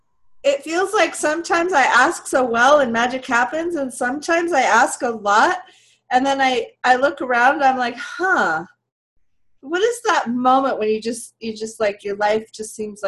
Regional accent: California, United States; So, born and raised in California, always drawn to Malibu, right?

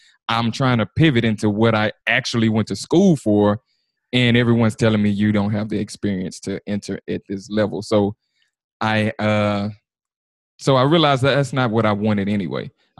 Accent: Texas, United States; accent: Texas twang; Everyone always kind of notices the Texas twang.

